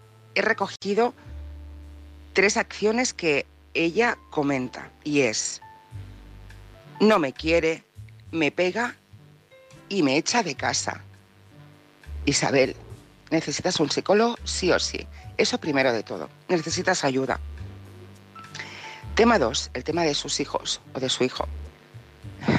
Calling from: Barcelona, Catalonia, Spain; de Barcelona

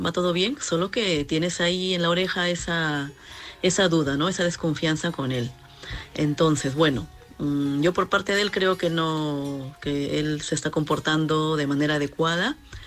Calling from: Madrid, Community of Madrid, Spain; de Madrid

